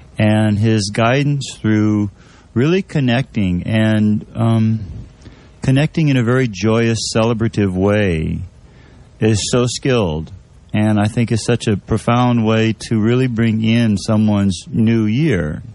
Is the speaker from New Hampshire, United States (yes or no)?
yes; New Hampshire, United States; I was raised in New Hampshire, going to meet him in upstate New York.